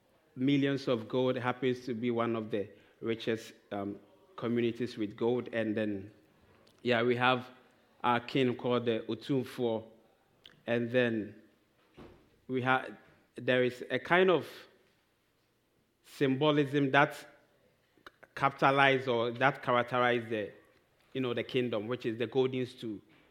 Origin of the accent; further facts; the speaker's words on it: Ghana; So I'm from Ghana, West Africa